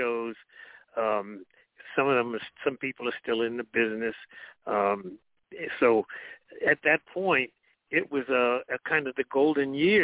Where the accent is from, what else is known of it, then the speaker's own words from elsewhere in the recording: Jersey City, New Jersey, United States; now in Hillsboro, United States; Yeah, I'm originally from Jersey City.